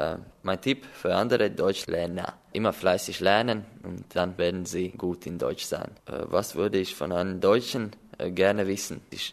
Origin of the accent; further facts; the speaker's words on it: Latvia; German is a second language; Ich komme aus Lettland. Ich bin in 1998 geboren